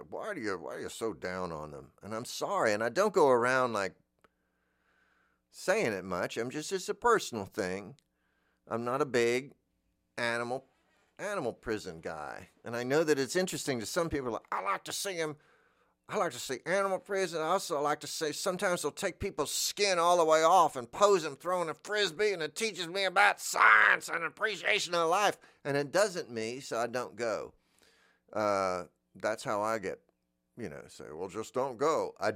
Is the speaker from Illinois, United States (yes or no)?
no; Florida, United States; I'm from Florida. I've seen them in the wild my whole life.